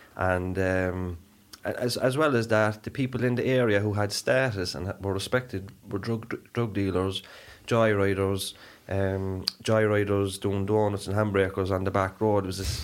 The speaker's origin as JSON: {"language": "English", "town": "Cork", "region": "County Cork", "country": "Ireland", "said": "I'm from Cork, Northside, yeah."}